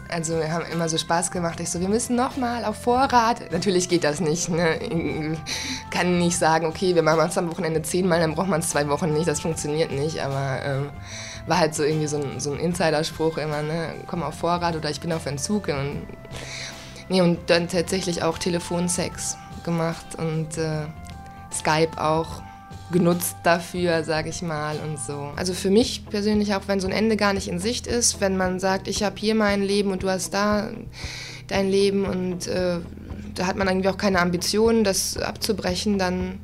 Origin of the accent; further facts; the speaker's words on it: Herford, North Rhine-Westphalia, Germany; now in Cologne, Germany; und ich komme nicht ursprünglich aus Köln. Meine Familie wohnt in Herford bei Bielefeld.